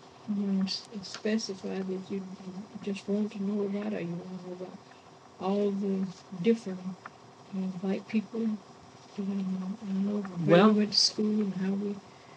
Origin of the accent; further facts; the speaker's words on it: Pickens County, South Carolina, United States; also born or lived in Oconee County; I was born in Oconee County. And we moved to Pickens County during the time of the Toxaway.